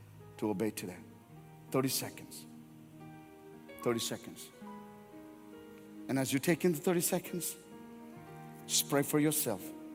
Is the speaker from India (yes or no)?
yes; India; now in United States; We grew up in India. India is a noisy country. And especially my house was right next to one of the highways.